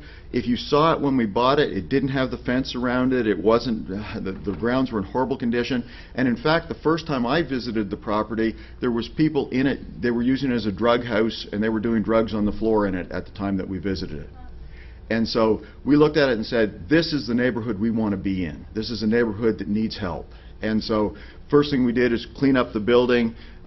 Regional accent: New Brunswick, Canada; now in Nashville, United States; Because you'll be curious because of my accent as I talk, I'm not from Nashville originally. I'm actually from New Brunswick, Canada.

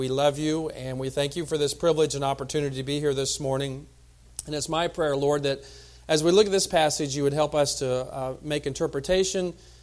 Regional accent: Kansas, United States; but we grew up in Kansas. You'd think I'd, you know, kind of be used to it, but nope, like that warm weather.

